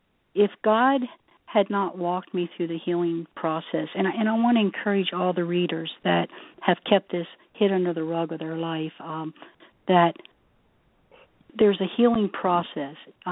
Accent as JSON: {"language": "English", "region": "West Virginia", "country": "United States", "tie": "born or raised there", "lives_now": "Pennsylvania, United States", "said": "And I was raised in the hills of West Virginia. And I love my home state. I've lived in Pennsylvania for the last 35 years, and I love Pennsylvania, too."}